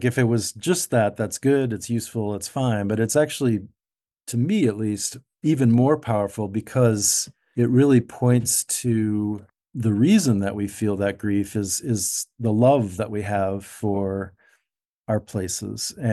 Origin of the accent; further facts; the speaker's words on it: Minnesota, United States; For me, especially living in Minnesota, growing up in Minnesota, having a cabin in the northern part of the state